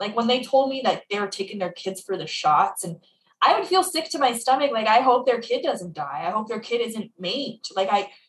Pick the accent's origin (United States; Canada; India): Canada; I'm from Canada.